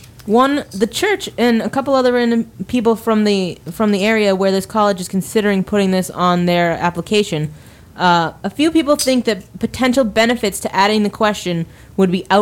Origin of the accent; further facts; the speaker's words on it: Somerville, Massachusetts, United States; I came from Somerville, born and raised, know nothing but Somerville, went to a Catholic school up until 10th grade, failed out of Somerville High School afterwards